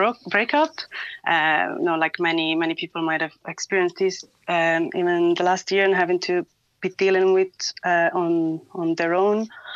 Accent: Italy; now in Ireland; I'm from Italy and Lucy's from France, and we both moved to Ireland several years ago

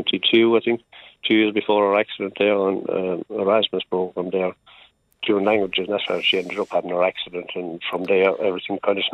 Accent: Kilkenny, County Kilkenny, Ireland; Well, we might visit Limerick, but we're from Kilkenny originally.

